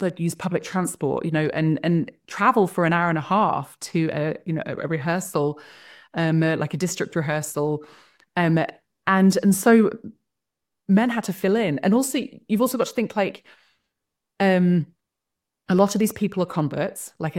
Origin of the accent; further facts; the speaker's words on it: England, United Kingdom; now in Rexburg, United States; I grew up in England, but I live in Rexburg, Idaho now, which is every single neighbor on my block's a member.